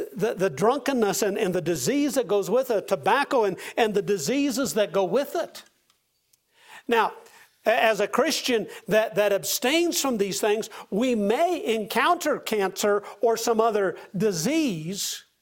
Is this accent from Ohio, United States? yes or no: no; Nebraska, United States; Several years ago, the slogan for my home state was, Nebraska, the good life.